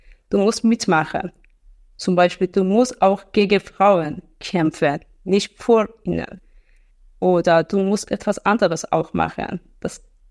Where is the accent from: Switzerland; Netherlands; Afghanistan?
Afghanistan; Herat; German is a second language; moved away as an adult; now in Germany; dann weiter in eine ämtliche Behörde in Afghanistan, in meiner Heimatstadt Herat, gearbeitet.